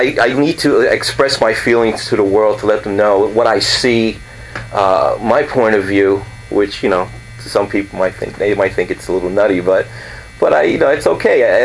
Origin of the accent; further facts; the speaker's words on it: New York, United States; We all were born and raised in New York, and we used to hang out together when we were kids.